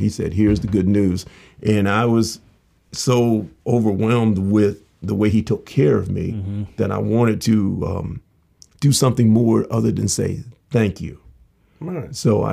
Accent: St. Michaels, Maryland, United States; My grandfather, I grew up in St. Michael's. My grandfather lived right next door to us

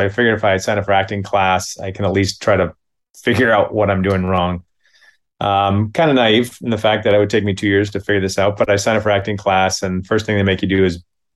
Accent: Minneapolis, Minnesota, United States; And I said, I'm from Minneapolis.

